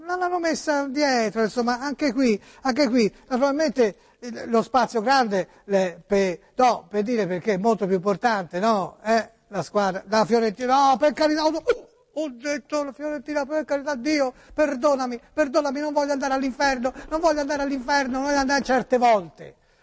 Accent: Florence, Tuscany, Italy; Sono fiorentino, ma io sono fiorentino di Firenze.

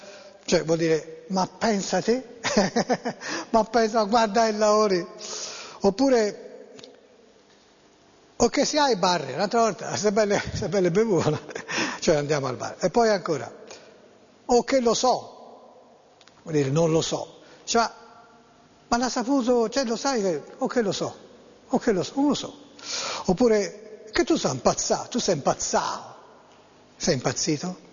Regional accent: Florence, Tuscany, Italy; accent: Florentine; Io magari non le saprò leggere bene come fiorentino, perché fiorentino è il mio

